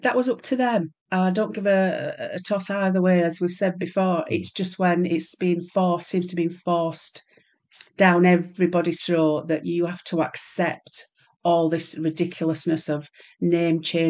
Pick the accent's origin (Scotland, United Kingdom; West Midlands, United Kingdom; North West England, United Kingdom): North West England, United Kingdom; Blackpool; I grew up in Blackpool and was on the gay scene as a non-gay